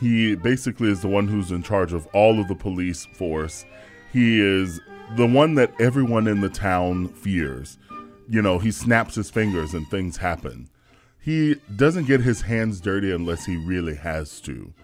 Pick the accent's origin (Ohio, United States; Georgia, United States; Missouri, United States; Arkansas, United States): Georgia, United States; Atlanta; I'm from the wonderful city of Atlanta, and fortunately, I come from a very musical family.